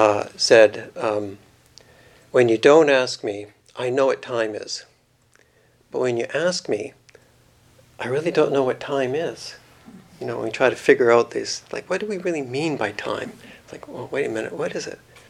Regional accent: Calgary, Alberta, Canada; When I was a child growing up in Calgary, there were no big trees around where I lived. We kind of lived always on the outskirts for some reason.

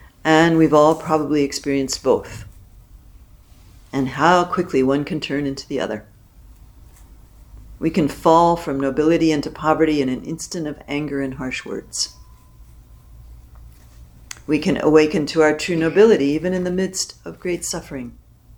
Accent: United States; For me, growing up in the States, the cultural myth was if Abraham Lincoln, who was born in a one-room log cabin, could become president, you could too.

